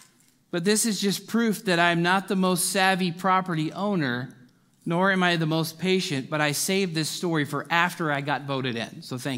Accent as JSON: {"language": "English", "town": "Lodi", "region": "California", "country": "United States", "tie": "born or raised there", "lives_now": "Bentonville, United States", "said": "I was living in my hometown of Lodi, California. I don't know if you've ever been there. Lots of vineyards, also cows, flatlands. But I loved growing up there."}